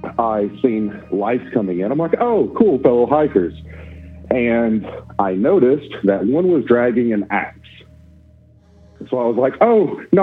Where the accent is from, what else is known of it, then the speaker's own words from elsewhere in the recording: Kentucky, United States; Hey, Braden … from Kentucky.